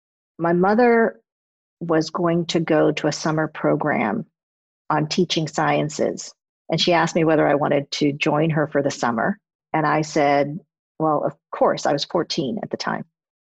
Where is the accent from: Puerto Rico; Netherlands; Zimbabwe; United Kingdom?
Puerto Rico; Haitian-born, French mother … German father … And I grew up in Puerto Rico.